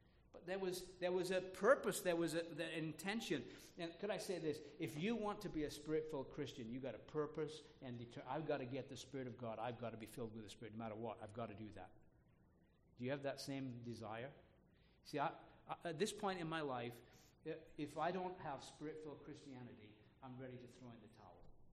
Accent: England, United Kingdom; I'm just kind of saying that as an Englishman.

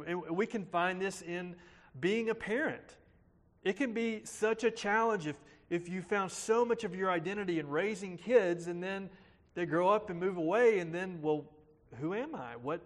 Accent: North Carolina, United States; moved away; This is very much my hometown. It's crazy to think, though, that it's been 18 years since I've lived in North Carolina, and that's getting close to half my life.

